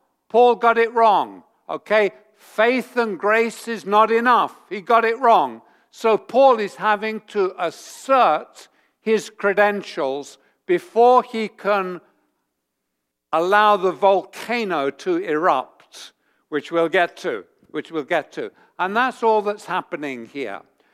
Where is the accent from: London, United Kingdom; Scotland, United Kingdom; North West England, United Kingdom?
London, United Kingdom; I grew up in London, okay?